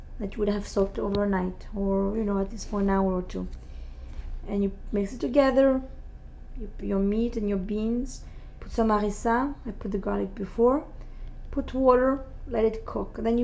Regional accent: Tunisia; English is a second language; moved away as an adult; now in Miami, United States; I'm from Tunisia. Who would have thought one day I would come in Miami in the United States?

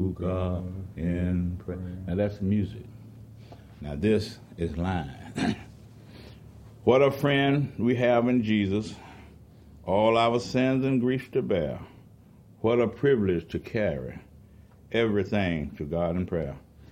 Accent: Madison, Florida, United States; also born or lived in Plant City; I was born in Plant City, Florida, and I grew up in Madison, Live Oak, and Suwannee County, and Madison County.

